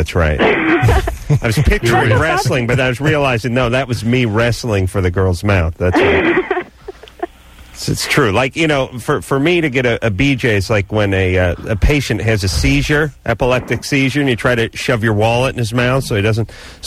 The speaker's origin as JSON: {"language": "English", "town": "North Hollywood", "region": "California", "country": "United States", "tie": "born or raised there", "said": "I grew up in North Hollywood, which is the dump that is just east of Van Nuys."}